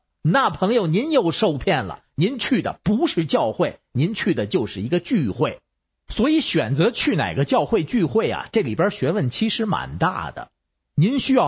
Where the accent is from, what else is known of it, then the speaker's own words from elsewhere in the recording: Beijing, China; 我是北京的